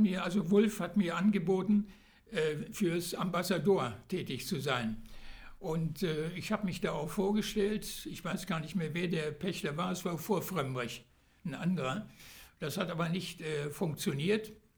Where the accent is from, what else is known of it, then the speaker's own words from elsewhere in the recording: Hamburg, Germany; born there; Ich war natürlich beeindruckt, meine Geburtsstadt wieder zu sehen und zu erleben